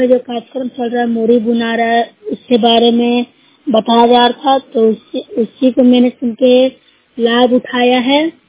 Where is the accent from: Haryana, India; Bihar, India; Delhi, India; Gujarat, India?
Bihar, India; मैं नूरशहर प्रखंड से हूँ, जिला नालंदा की रहने वाली निवासी हूँ।